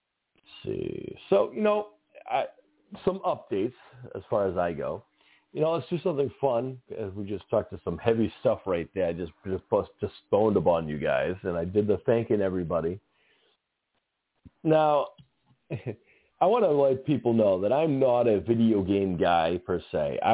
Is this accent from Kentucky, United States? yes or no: no; Boston, Massachusetts, United States; I'm American as American can be. I'm from Boston, and I understand every political thing.